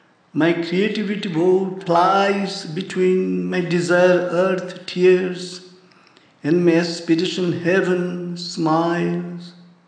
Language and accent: English; India; Being an Indian, I feel I have the legitimate audacity to declare